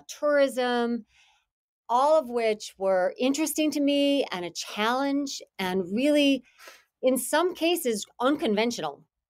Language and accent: English; Green Bay, Wisconsin, United States; I grew up in Green Bay, Wisconsin. It was a wonderful place to have a childhood.